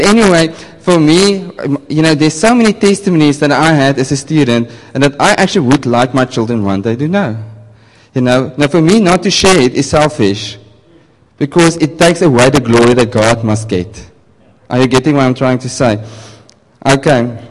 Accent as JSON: {"language": "English", "region": "Northern Cape", "country": "South Africa", "second_language": "English", "said": "So I'm from the Northern Cape. The English doesn't go that well."}